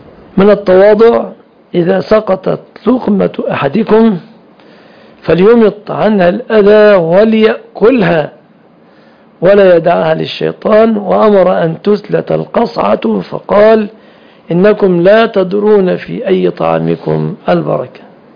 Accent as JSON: {"language": "Arabic", "country": "Egypt", "said": "عندنا في مصر"}